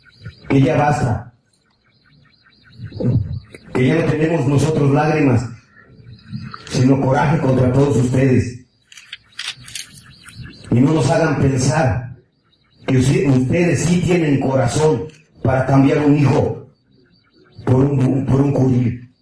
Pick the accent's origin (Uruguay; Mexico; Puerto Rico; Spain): Mexico; Tlaxcala; Yo no soy de Guerrero, señores, yo soy de Tlaxcala.